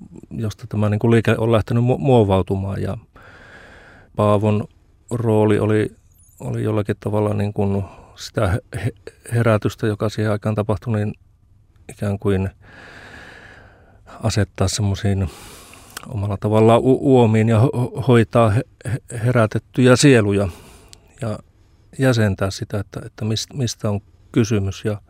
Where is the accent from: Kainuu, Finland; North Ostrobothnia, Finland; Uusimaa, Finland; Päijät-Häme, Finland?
Kainuu, Finland; Suomussalmi; minä olen kotoisin Kainuusta Suomussalmelta ja sillä tavalla koti ei ollut mitenkään sellainen niin sanottu herännäiskoti, että tavallisia luterilaisia kristittyjä